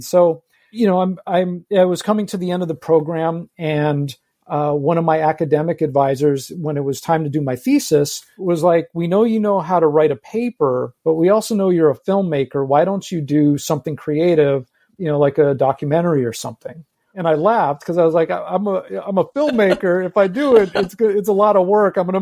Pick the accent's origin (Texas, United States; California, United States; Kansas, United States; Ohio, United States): California, United States; Los Angeles; I'm born and raised in Los Angeles in West Hollywood. So I love that this is SoCal Voices, because, you know, this is home to me.